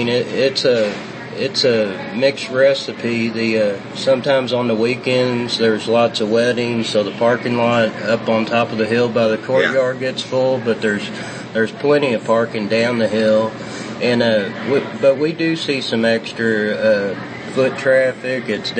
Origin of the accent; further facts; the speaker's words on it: Louisville, Kentucky, United States; I grew up in the Germantown Schnitzelburg area at St. Joseph's Hospital, and then I went to school at Armand Lasorles. Went to St. Ag's, played for Germantown baseball.